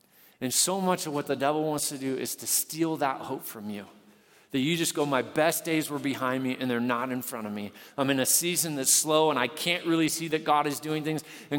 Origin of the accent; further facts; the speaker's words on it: Nebraska, United States; Now, I grew up in Nebraska, and we would often drive to the farm, my grandparents' farm that I mentioned